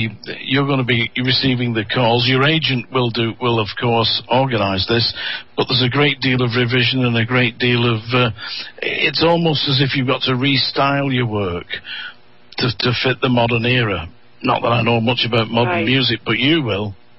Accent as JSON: {"language": "English", "region": "England", "country": "United Kingdom", "said": "certainly in American and English society, because I'm English."}